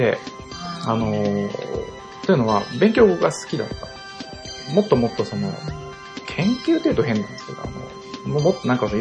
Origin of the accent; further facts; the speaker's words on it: Nagoya, Aichi, Japan; 私出身名古屋なんですけど、年末に、地元の名古屋帰ってですね